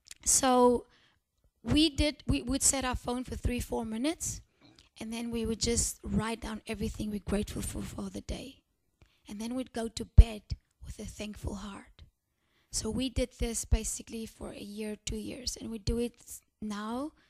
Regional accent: South Africa; I'm South African. We don't say y'all.

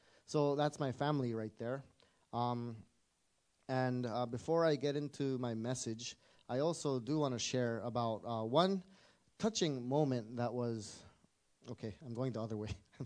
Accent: Japan; Actually, you know what, myself, I'm from Japan. I'm half Colombian, South American, and half Japanese, and I sound like an American.

